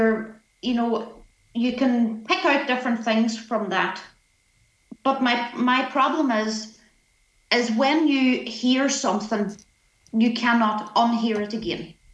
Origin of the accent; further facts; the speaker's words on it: Ireland; it gives the wrong interpretation of who we are, who we are as Irish people